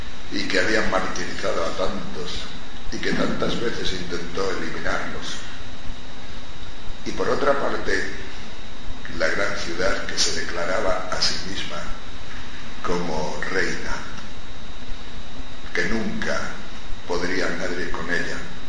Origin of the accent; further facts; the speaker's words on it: Madrid, Community of Madrid, Spain; Digo, de Madrid, vengo de Madrid.